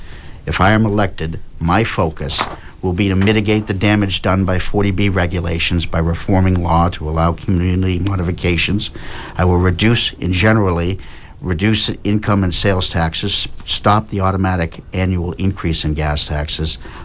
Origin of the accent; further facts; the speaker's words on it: Norwell, Massachusetts, United States; I was born and raised in the South Shore and attended a local school system from kindergarten through high school graduation in 1981, and my family has occupied the same home for over four decades in Norwell.